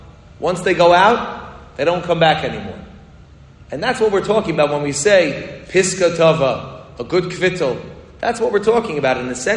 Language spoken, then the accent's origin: English; Great Neck, New York, United States; I grew up in Great Neck, not too far from here.